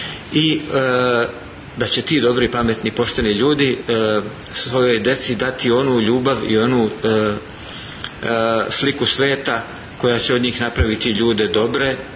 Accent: Montenegro; Mi smo Crnogorci i Srbi iz naših brda i plemena

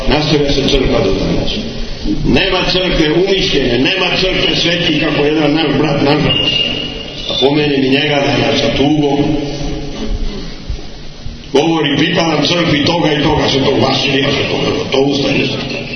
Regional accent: Montenegro; mi smo Crnogorci

